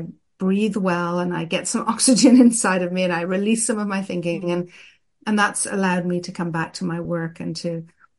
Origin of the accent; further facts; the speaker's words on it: Ireland; now in Israel; Well, I'm originally from Ireland, and I grew up in Ireland, and I moved to Israel many years ago, and I've lived a big portion of my adult life in Israel.